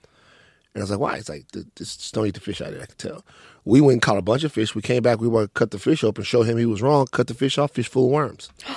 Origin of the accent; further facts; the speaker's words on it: Maringouin, Louisiana, United States; Growing up, it was like nature all around me. You know, growing up in Maringouin, growing up in Louisiana, it's like nature everywhere, right?